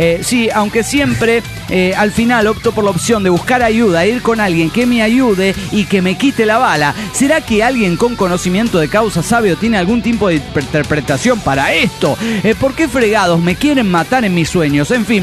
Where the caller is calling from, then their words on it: Zapopan, Jalisco, Mexico; de Zapopan.